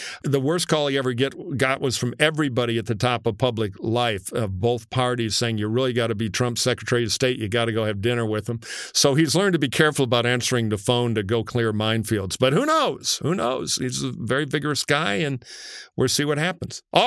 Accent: Michigan, United States; my home state of Michigan.

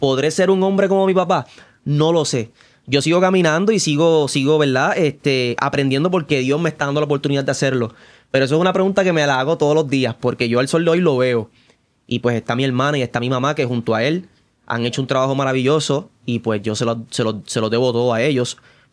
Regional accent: Carolina, Puerto Rico; Yo soy de Carolina.

